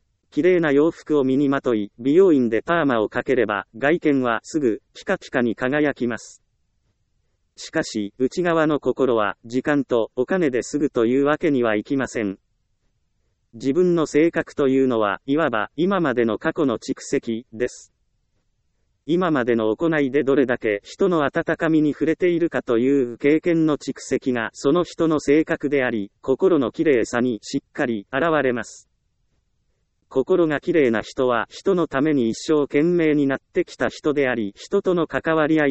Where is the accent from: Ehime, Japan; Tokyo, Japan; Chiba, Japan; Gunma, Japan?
Ehime, Japan; 私の実家がある愛媛